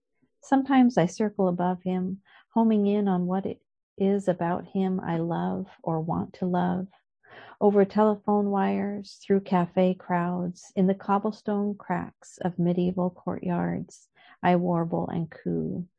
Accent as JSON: {"language": "English", "country": "United States", "lives_now": "Canada", "said": "And also just my place in Canada and as an American being in Canada."}